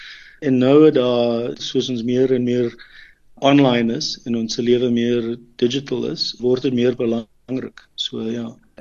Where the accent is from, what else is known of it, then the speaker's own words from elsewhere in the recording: Roodepoort, Gauteng, South Africa; Ja, ek is van Johannesburg af, van Roodepoort eintlik. Daar gebore en groot geword en skool gegaan in Roodepoort.